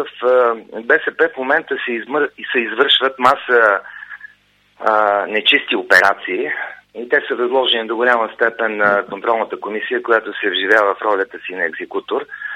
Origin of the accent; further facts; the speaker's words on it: Elhovo, Yambol Province, Bulgaria; в родния ми град Елхово